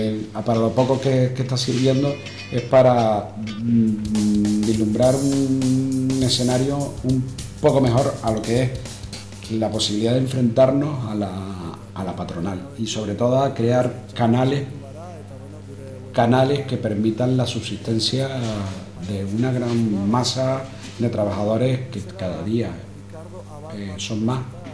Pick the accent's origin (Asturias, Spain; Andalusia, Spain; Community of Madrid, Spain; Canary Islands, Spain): Canary Islands, Spain; pero en mi tierra, yo soy canario, están en torno al 30%